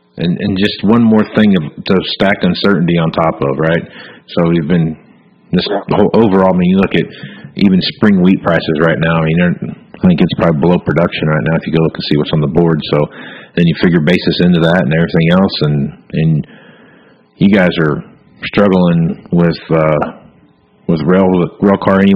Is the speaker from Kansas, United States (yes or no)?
yes; Wichita, Kansas, United States; We had a CHL team back in Wichita where I'm from the Wichita Thunder, and they did that.